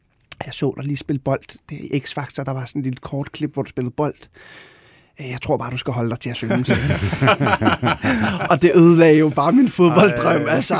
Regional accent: Gladsaxe, Capital Region of Denmark, Denmark; Jeg voksede op ude i Høje Gladsaxe, et socialt boligområde

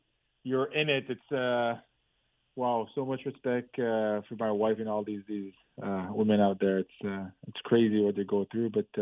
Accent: Montreal, Quebec, Canada; I was a kid growing up in Montreal

